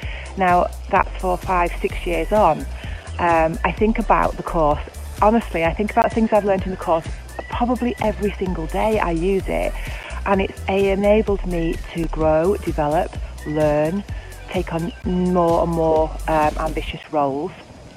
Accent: Isle of Man; I'm from the Isle of Man, and in 2015 I took the challenge of rural leadership.

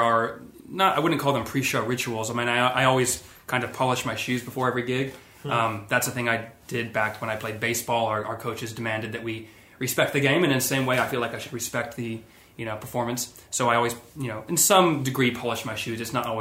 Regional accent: Las Vegas, Nevada, United States; You know, I grew up in Vegas where you don't really have these classically magnificent theaters.

